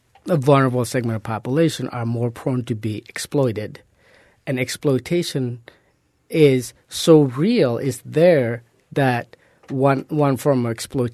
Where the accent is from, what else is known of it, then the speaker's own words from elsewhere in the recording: Nepal; English is a second language; now in United States; When I was growing up in a small village in Nepal, that was different than the kid who was growing up in Collier County.